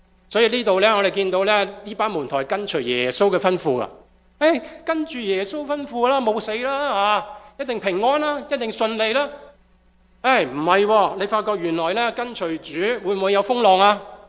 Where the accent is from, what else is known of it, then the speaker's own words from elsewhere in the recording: China; 我们中国人都讲得很好，天有不测之咩风云嘛